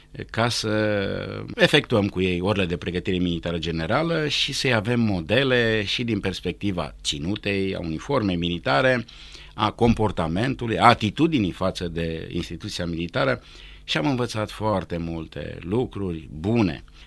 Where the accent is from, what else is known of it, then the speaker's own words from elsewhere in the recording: Beudiu, Bistrița-Năsăud, Romania; born there; trebuie să spun că m-am născut în Beudiu, într-o zi de 14 februarie 1960, o zi extrem de friguroasă